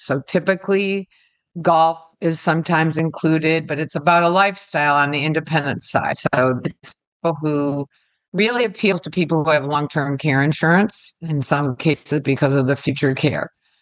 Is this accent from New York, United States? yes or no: no; Detroit, Michigan, United States; moved away as an adult; now in Naples, United States; So I've been here for 48 years. I came from Detroit, Michigan, to visit my grandfather, who retired here after a successful career as a car dealer